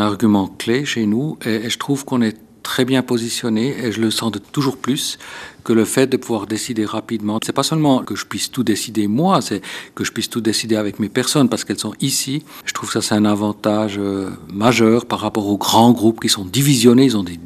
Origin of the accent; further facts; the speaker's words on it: La Chaux-de-Fonds, Neuchâtel, Switzerland; born there; C'est parce que je suis né à La Chaux-de-Fonds.